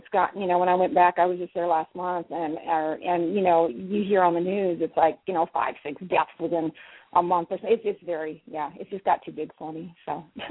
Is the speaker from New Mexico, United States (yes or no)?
yes; New Mexico, United States; but yeah, I'm from New Mexico, but I wouldn't live there again.